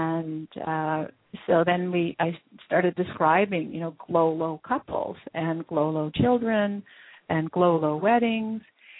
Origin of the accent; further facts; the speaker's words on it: Canada; And by contrast, as a Canadian, you know, I'm quite happy standing by the sink